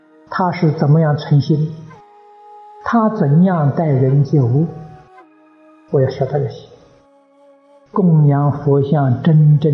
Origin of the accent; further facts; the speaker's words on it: China; 我们中国人常说吗，贵为天子，富有四海